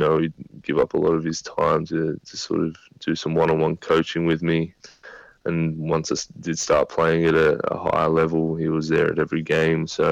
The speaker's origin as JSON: {"language": "English", "country": "Australia", "said": "someone hears I'm Australian"}